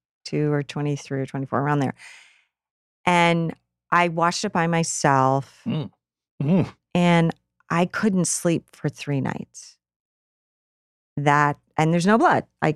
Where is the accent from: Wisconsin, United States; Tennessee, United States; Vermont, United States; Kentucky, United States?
Vermont, United States; Rutland; And I lived the farthest away from the downtown area where I grew up in Rutland, Vermont.